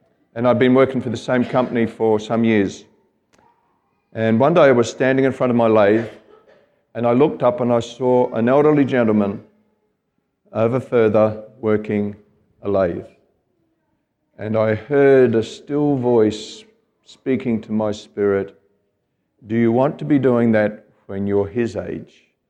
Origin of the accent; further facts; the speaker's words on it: Australia; also born or lived in Scotland; I was born in Scotland and we emigrated to Australia when I was just a little fella, 6 years old. And I grew up in a family that was working class